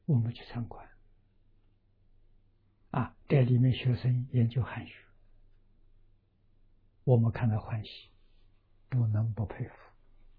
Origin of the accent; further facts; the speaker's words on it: China; 我们中国人说80岁，啊，两种障都放下了。